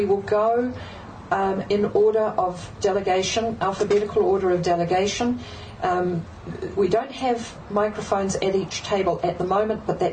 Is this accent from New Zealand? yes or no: yes; New Zealand; I'm actually from New Zealand.